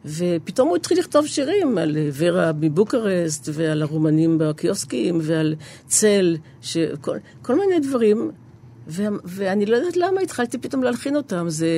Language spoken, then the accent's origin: Hebrew; Kiryat Bialik, Haifa District, Israel; הרחוב שגדלנו בו בקריית ביאליק, שאת בטח לא מכירה אותו, סמטת כנען.